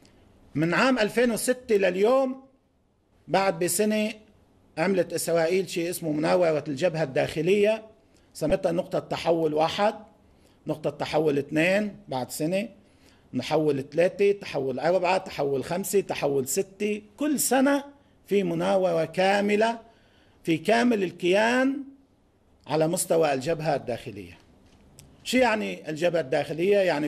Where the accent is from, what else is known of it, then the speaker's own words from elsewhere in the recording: Lebanon; ونحن نواجه كلبنانيين وكشعوب منطقة